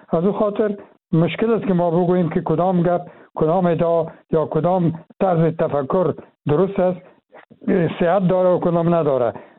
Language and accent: Persian; Afghanistan; ما افغان هستیم چی داخل چی خارج